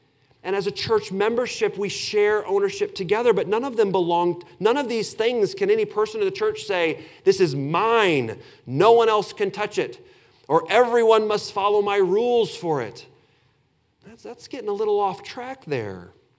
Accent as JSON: {"language": "English", "region": "Illinois", "country": "United States", "tie": "born or raised there", "said": "And I grew up in Southern Illinois. I'm very familiar with the stink of a pig farm."}